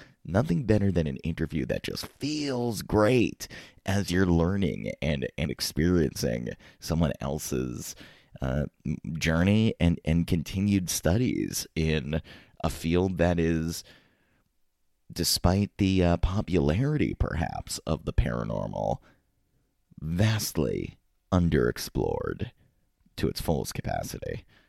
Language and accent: English; Dover, Massachusetts, United States; a creature that is close to my heart from my hometown of Dover, Massachusetts.